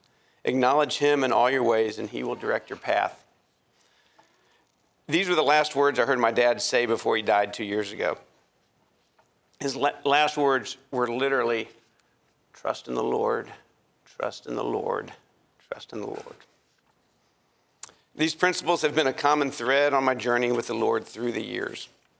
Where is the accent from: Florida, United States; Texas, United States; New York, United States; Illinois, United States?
Texas, United States; Dallas; I grew up in Dallas. I went to Holland Park High School. I'm the youngest of four boys.